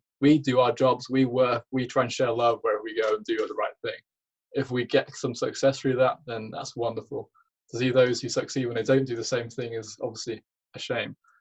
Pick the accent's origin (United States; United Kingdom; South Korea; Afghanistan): United Kingdom; England; I'm English. I was a junior associate when I was nine years old.